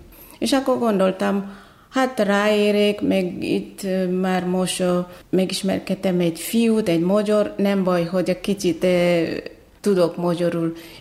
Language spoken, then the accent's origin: Hungarian; Indonesia; Hungarian is a second language; moved away as an adult; also born or lived in Germany; now in Hungary; Indonéziából jöttem, Németországba mentem először 1993, és ott tanultam németül, jártam egyetemre